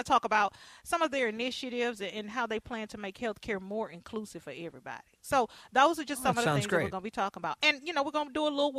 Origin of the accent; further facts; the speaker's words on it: Texas, United States; I should because I'm from Texas, so now, I should know